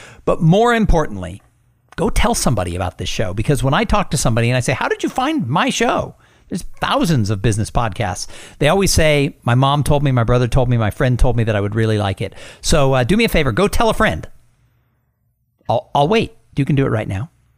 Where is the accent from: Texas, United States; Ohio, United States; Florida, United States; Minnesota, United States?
Texas, United States; As a Texan, I know I've met him.